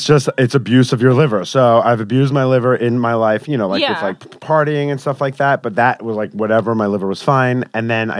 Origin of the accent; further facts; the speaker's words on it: Valley Stream, New York, United States; also born or lived in Queens; I was born in Queens and then raised in Long Island, Valley Stream, which is like the first town.